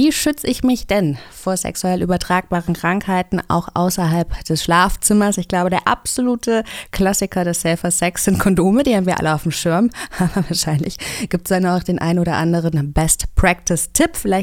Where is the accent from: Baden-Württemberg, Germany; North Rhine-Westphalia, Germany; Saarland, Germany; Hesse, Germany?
Hesse, Germany; Kassel; Ich komme ja aus Kassel.